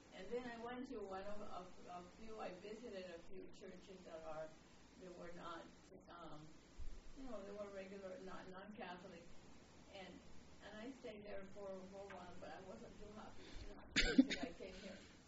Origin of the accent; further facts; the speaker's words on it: Puerto Rico; I came from Puerto Rico